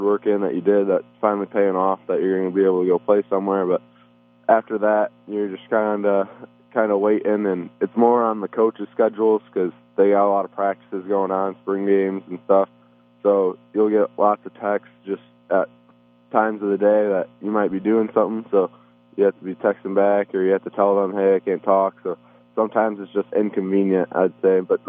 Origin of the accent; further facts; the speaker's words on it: Illinois, United States; I was born in Illinois from the 815 area my whole life. So, I mean, growing up here